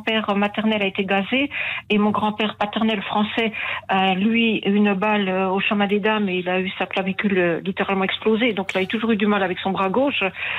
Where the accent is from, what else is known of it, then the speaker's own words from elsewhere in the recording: Belfort, Bourgogne-Franche-Comté, France; Je suis née à Belfort. Mon grand-père était d'origine italienne, mais né à Belfort. Mmh. Et bon, j'ai toujours vécu à Belfort.